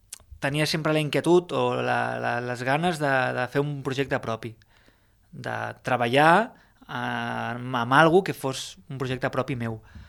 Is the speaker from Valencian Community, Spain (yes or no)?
no; Barcelona, Catalonia, Spain; born there; jo no soc de Porrera, i vaig néixer a Barcelona. El que és veritat que tinc família, per part de la família de mon pare, diguéssim, tinc avantpassats, besavis i rebesavis, que eren de Móra d'Ebre i de Pratdip.